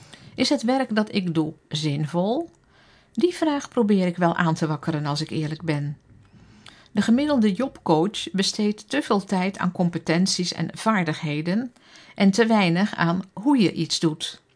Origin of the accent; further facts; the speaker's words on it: South Africa; now in Netherlands; Ik groeide op in Zuid-Afrika. Mijn ouders werkten in de zending onder de Zulus.